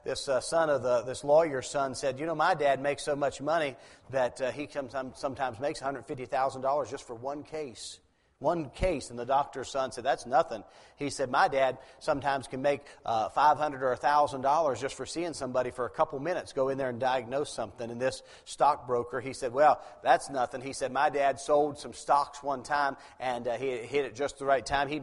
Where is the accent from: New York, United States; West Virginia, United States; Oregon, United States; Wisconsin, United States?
West Virginia, United States; Ripley; also born or lived in Wheeling; Now, when I grew up in West Virginia. That's where home is. I was born in Wheeling, which is just slightly above Moundsville